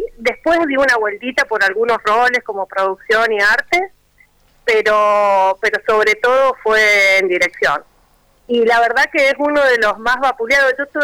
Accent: Mendoza, Argentina; Yo soy mendocina, así que somos cuyanas.

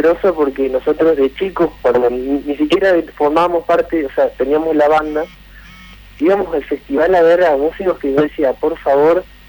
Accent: Paraná, Entre Ríos, Argentina; Yo soy de acá de Paraná.

